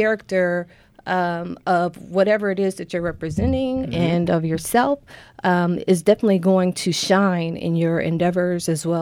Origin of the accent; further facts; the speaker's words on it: Ohio, United States; moved away as an adult; now in Baltimore, United States; I'm born and raised in Ohio, been in Baltimore for about 14 years.